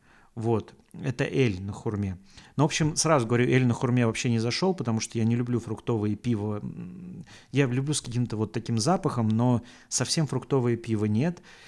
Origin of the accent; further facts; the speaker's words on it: Volga region, Russia; Да сама Волга, господи, я волжанин на всю оставшуюся жизнь, вот и все. Даже живя в какой-то другой стране, я на ней, я из нее.